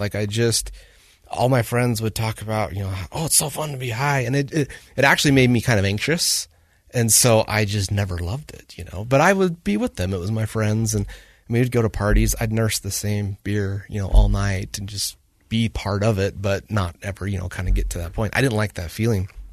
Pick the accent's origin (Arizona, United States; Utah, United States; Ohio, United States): Utah, United States; Bountiful; also born or lived in Woods Cross; Yeah, so I grew up actually just right over here, Bountiful, Utah. Actually, I was born in Woods Cross, but then grew up in Bountiful.